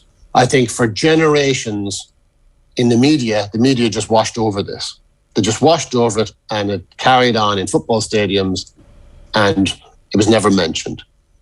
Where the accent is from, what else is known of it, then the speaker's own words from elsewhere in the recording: Ireland; And certainly as an Irish person living here, when I hear various songs being sung about, they can sing what they want, I guess.